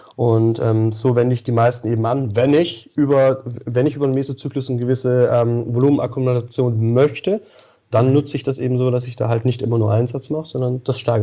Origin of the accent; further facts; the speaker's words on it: Xanten, North Rhine-Westphalia, Germany; Xanten, Nordrhein-Westfalen, Niederrhein.